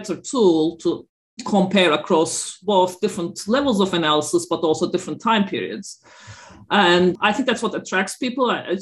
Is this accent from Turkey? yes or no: yes; Turkey; I grew up in Turkey.